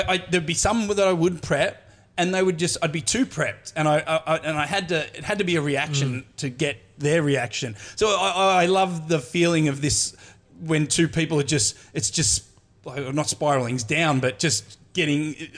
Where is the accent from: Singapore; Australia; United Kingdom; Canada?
Australia; now in New York, United States; we are still enjoyed on the streets of New York as an Aussie because we still have that laid back thing.